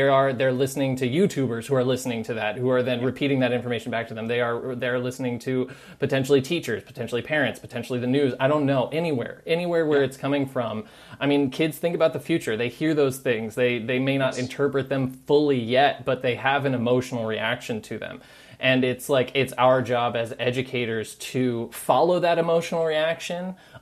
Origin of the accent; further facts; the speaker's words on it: Virginia, United States; I grew up in Hampton Roads. Hurricanes happen all the time.